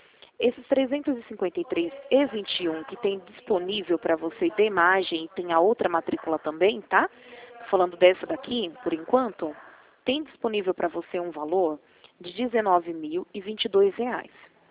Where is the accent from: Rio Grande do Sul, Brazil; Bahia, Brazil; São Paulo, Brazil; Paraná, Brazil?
São Paulo, Brazil; Rio Claro; Eu sou daqui de Rio Claro mesmo.